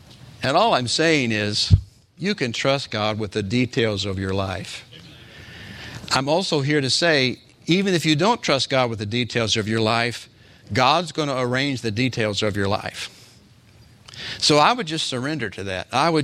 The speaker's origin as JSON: {"language": "English", "country": "United States", "tie": "born there", "said": "And I'm thinking, here I was born in America."}